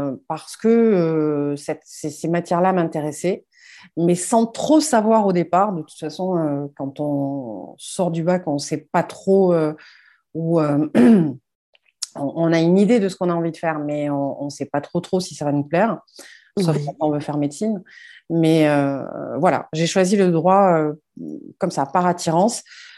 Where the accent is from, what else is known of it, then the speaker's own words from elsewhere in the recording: Toulouse, Occitanie, France; Je suis originaire de Toulouse, ce qui risque de s'entendre un tout petit peu.